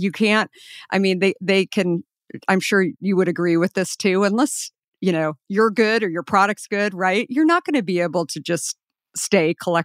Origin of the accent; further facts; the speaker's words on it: Scottsdale, Arizona, United States; I grew up in Scottsdale. Like I should have been, you know, in Arizona, been drinking much more water than I was